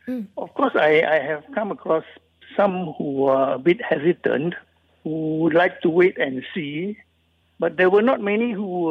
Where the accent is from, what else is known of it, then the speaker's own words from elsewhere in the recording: Kuantan, Pahang, Malaysia; from Kuantan. I'm 70 years of age and I've already gone through my jab.